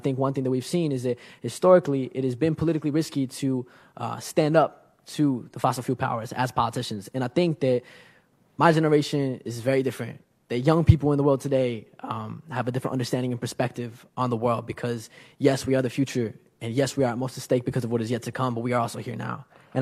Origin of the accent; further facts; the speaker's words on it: Colorado, United States; when I was a little kid, growing up, I continued to see that growing up in Colorado, where we experience a lot of impacts from natural gas extraction